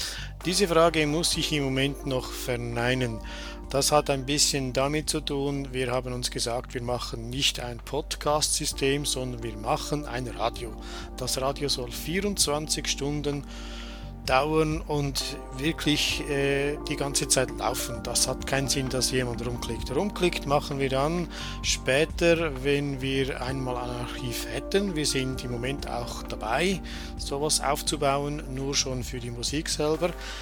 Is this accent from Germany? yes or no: no; Switzerland; accent: Swiss German; versuche ich das dann mal auf unser Schweizerdeutsch. Vielleicht verstehst du das ja als Österreicher.